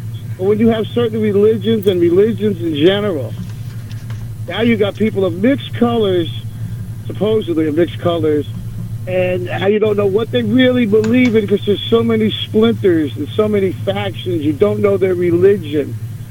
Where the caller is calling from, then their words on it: New Jersey, United States; from New Jersey.